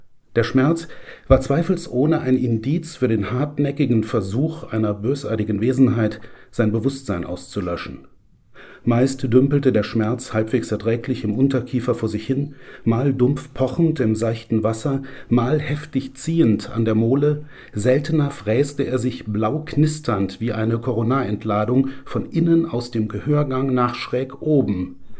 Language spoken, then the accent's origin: German; Neuweiler, Saarland, Germany; Ich bin in Neuweiler aufgewachsen und habe selbst oft am brennenden Berg gespielt.